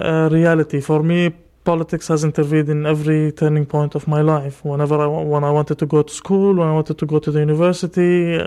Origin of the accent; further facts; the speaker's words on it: Jerusalem, Jerusalem District, Israel; I was born in Jerusalem and raised over there, so I have a legal status in Jerusalem that is resident, which means that I'm not a full citizen.